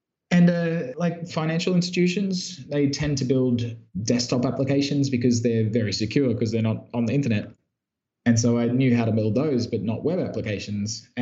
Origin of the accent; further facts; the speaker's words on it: Brisbane, Queensland, Australia; moved away as an adult; also born or lived in Europe; now in Cambodia; If you might have picked up on my accent, I'm from Brisbane, Australia.